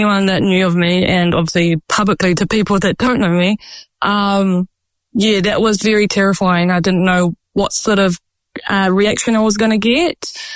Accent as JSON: {"language": "English", "town": "Tauranga", "region": "Bay of Plenty", "country": "New Zealand", "tie": "born or raised there", "said": "I grew up in Tauranga. So I lived quite central when I was in SIFS."}